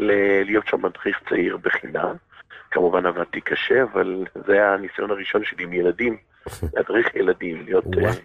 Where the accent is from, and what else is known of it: Haifa, Haifa District, Israel; born or raised there